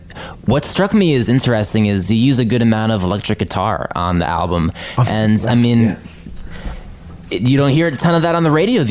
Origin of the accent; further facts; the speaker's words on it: New Jersey, United States; I grew up in New Jersey, was, like, emo music and pop punk when that shit was huge.